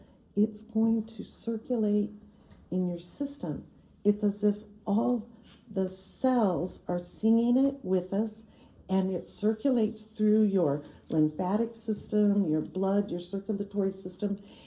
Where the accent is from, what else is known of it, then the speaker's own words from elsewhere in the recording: Florida, United States; You know, I'm from South Florida, and it's always like we're swimming in the air